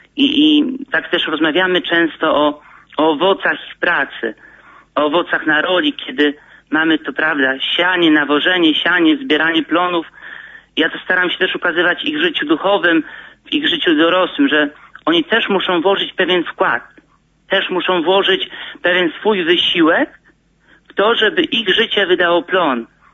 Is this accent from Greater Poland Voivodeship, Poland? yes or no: no; Bydgoszcz, Kuyavian-Pomeranian Voivodeship, Poland; Ja sam pochodzę z miasta, z Bydgoszczy. Tam się urodziłem, wychowałem. Moi rodzice pochodzą ze wsi.